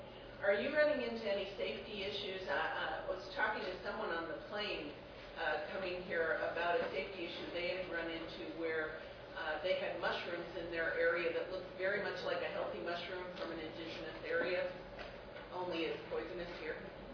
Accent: Colorado, United States; I'm from Weld County in Colorado.

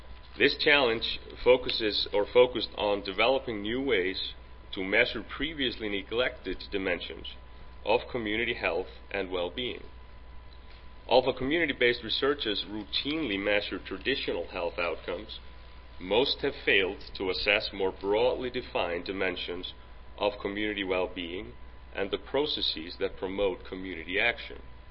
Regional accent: Iceland; English is a second language; I'm from Iceland in Europe, in case you're thinking about the accent, which is always the case.

